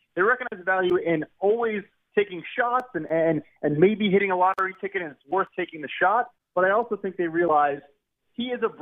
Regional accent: Chicago, Illinois, United States; so I'm from Chicago, and I follow the Bears.

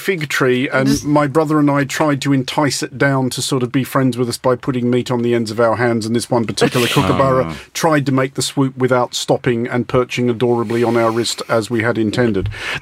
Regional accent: Australia; growing up in Australia

